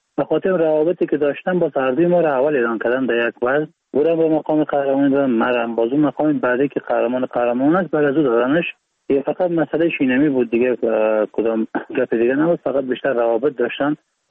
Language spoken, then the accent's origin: Persian; Iran; born or raised there; also born or lived in Afghanistan